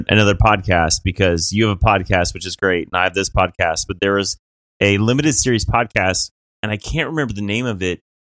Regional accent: Chicago, Illinois, United States; So I grew up around Chicago. So I know who my GOAT is.

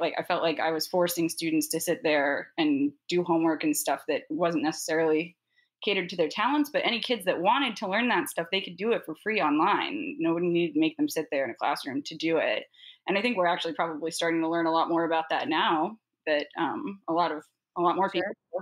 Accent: Kansas City, United States; I grew up right here in the Kansas City area.

